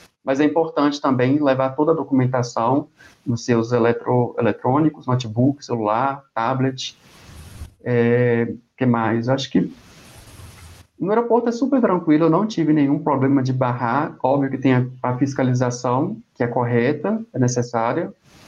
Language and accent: Portuguese; Brazil; Se as pessoas perguntassem, do meu sotaque, alguma coisa assim, eu falava que eu era brasileiro